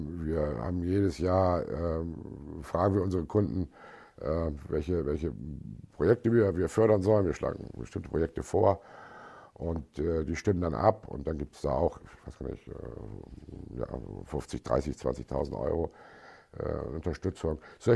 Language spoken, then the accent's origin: German; Bremen, Germany; Ja, ich bin Bremer, werde auch Bremer bleiben, bin hier aufgewachsen. Ich fühle mich wohl in der Stadt.